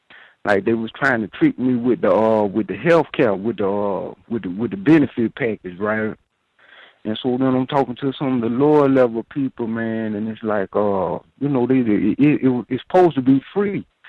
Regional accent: Houston, Texas, United States; now in North Dakota, United States; I'm from Houston, Texas, but I actually been dislocated up here to North Dakota.

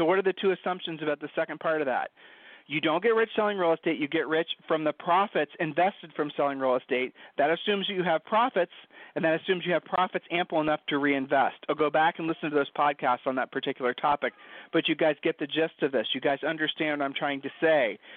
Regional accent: Ohio, United States; We're from Ohio, so I shared the saying with you.

